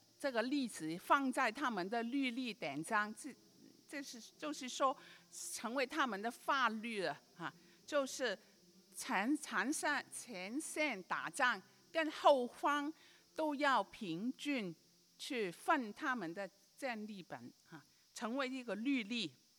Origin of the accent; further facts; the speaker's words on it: Guangdong, China; 我觉得你们好像没听过，可能是我们广东人的哈。